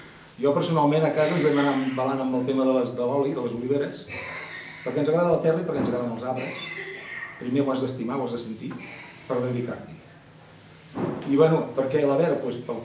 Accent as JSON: {"language": "Catalan", "region": "Catalonia", "country": "Spain", "said": "Bueno, sí, coneixem tots som de Sant Feliu."}